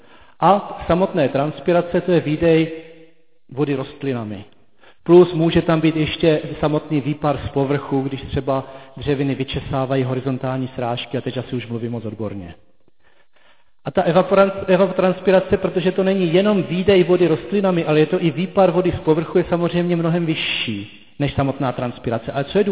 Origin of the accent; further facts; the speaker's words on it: South Moravian Region, Czechia; na Jižní Moravě, odkud pocházím